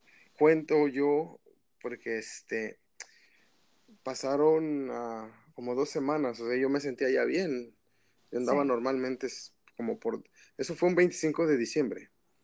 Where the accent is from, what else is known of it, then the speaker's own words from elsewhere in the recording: Mexico City, Mexico; now in United States; soy de la Ciudad de México, pero me radico en el estado de California